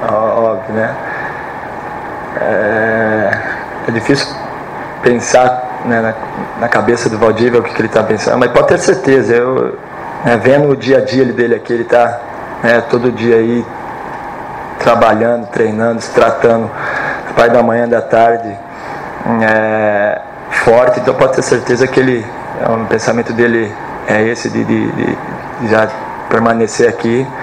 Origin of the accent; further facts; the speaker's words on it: Araraquara, São Paulo, Brazil; now in São Paulo, Brazil; Eu mesmo sou de Araraquara